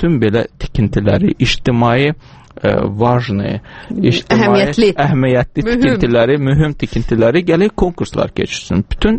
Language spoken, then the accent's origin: Azerbaijani; Baku, Azerbaijan; born there; Axı, mən bu Bakıda anadan olmuşam, bu mənim şəhərim. Deyim, mənim ölkəmdir.